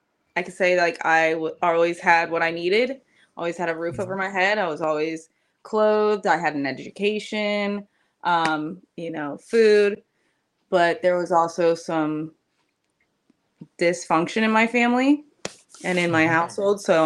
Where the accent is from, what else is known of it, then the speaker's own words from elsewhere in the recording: Perry County, Pennsylvania, United States; I'm 29 years old. I am from Perry County, Pennsylvania